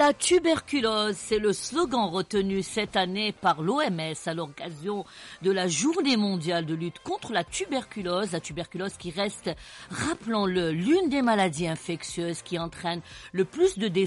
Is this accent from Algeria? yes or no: yes; Algeria; Chez nous, en Algérie, c'est vrai que la tuberculose a nettement régressé